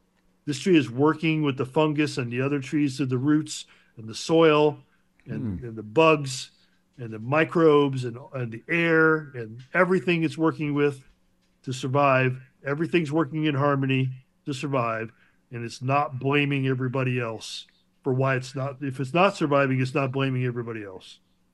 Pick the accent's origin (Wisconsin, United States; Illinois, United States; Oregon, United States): Illinois, United States; Chicago; And I grew up in Chicago, so I'm a little rougher than a lot of people.